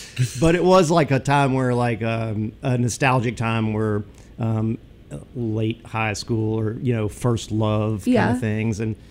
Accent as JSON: {"language": "English", "town": "Memphis", "region": "Tennessee", "country": "United States", "tie": "born or raised there", "said": "Well, I'm from Memphis and I was born here, but my mother was born in Mississippi"}